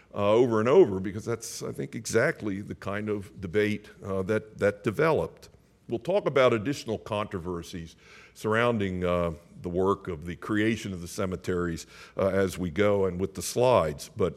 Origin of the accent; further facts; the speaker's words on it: United States; But of course, also captivated as an American by the decisive role that we played in it.